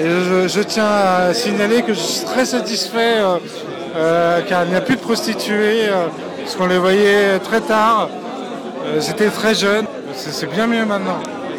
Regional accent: Île-de-France, France; L'île de France, du 9-1.

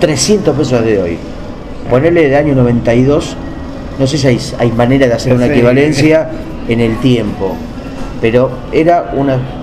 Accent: Mar del Plata, Buenos Aires Province, Argentina; yo soy de Mar del Plata

